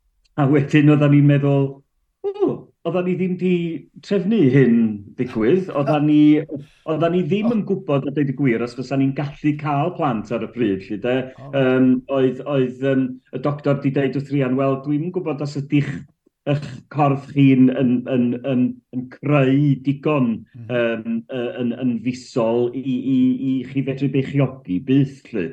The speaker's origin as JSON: {"language": "Welsh", "town": "Llanllyfni", "region": "Wales", "country": "United Kingdom", "tie": "born or raised there", "said": "Ges i ngeni a magu yn Llan Llyfni mewn tyddyn bach ar ochr mynydd o'r enw Cwm Dilyn a Chwm Silyn yn Llan Llyfni."}